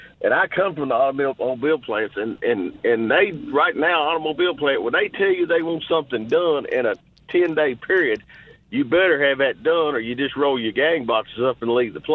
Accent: Kentucky, United States; I'm from Lexington, Kentucky. Yeah. And I'm actually from south of Lexington, Kentucky, but I married and moved to Lexington.

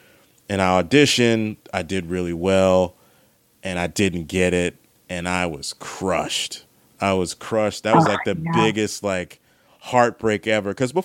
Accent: Maryland, United States; I'm from the Maryland, D.C. area.

